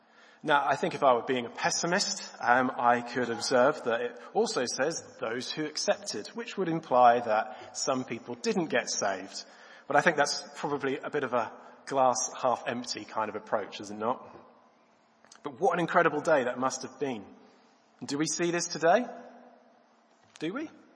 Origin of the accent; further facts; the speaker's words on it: Norwich, East of England, United Kingdom; I grew up in Norwich